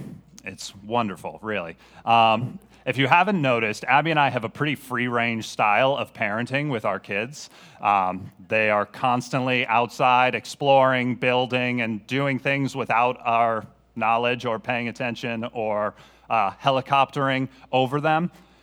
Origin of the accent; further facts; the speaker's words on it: Connecticut, United States; also born or lived in Birmingham, Alabama / Charlotte, North Carolina; So I grew up in Connecticut, but spent 9 years of my adult life below the Mason-Dixon. Spent 5 years in Birmingham, Alabama, 4 years in Charlotte, North Carolina.